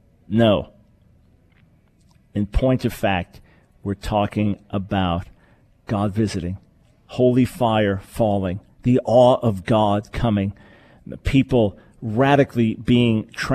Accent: New York, United States; also born or lived in South; Growing up in New York, in the churches in New York, we didn't have that concept of holding a revival.

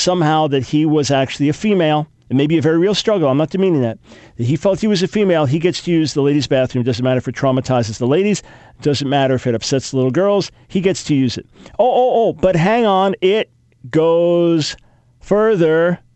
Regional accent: New York, United States; I'm from New York originally and lived right outside of D.C. for some years and other parts of the country

